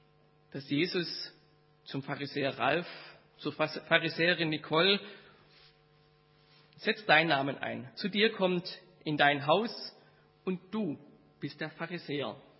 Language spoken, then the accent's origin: German; Baden-Württemberg, Germany; now in Hesse, Germany; Mir als Schwabe fällt es hier in Hessen ganz schön schwer, Gottesdienst zu feiern, weil das anders ist und ich es am liebsten so hätte wie zu Hause.